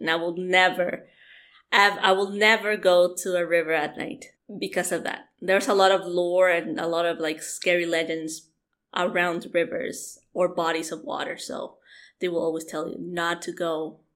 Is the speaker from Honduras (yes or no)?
yes; Honduras; Because there's a lot of rivers in Honduras, especially my hometown.